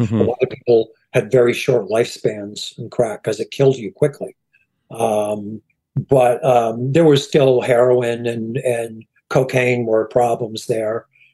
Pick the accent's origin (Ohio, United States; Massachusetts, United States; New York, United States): New York, United States; Schenectady; I'm from Schenectady, New York.